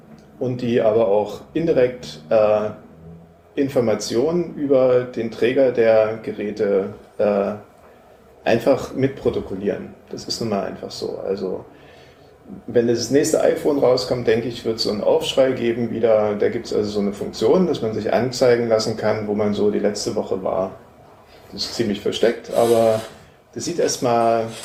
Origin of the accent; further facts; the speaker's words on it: Dresden, Saxony, Germany; Also ich bin hier in Dresden aufgewachsen